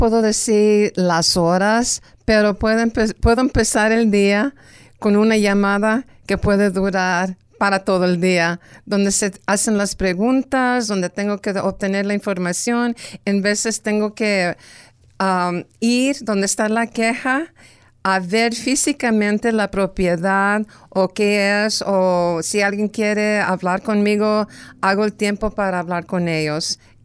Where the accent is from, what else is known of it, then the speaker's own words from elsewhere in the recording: Porterville, California, United States; Yo soy nacida en Porterville. Porterville son mis raíces